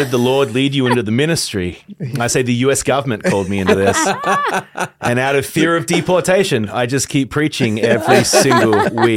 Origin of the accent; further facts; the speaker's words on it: Australia; moved away as an adult; now in United States; I been here for 26 years. I just turned 50, so I am more American than I am Aussie these days. Lived more of my life in your country.